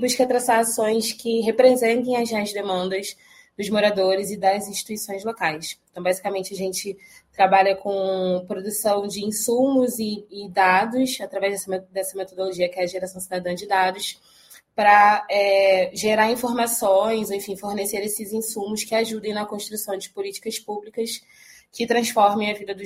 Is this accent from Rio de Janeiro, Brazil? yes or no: yes; Rio de Janeiro, Brazil; also born or lived in Belo Horizonte; faço questão de dizer que eu venho de BH. Mas enfim, vim para o Rio, moradora do subúrbio desde sempre, cresci na Água Santa, depois me mudei ali para o Jacaré, Caxambi